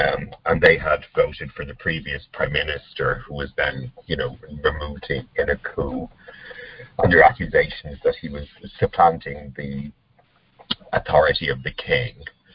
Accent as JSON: {"language": "English", "country": "Ireland", "said": "like I'm from Ireland, I'm Irish, and I was sort of in lockdown in Ireland. I went back and stayed for 7 months last year."}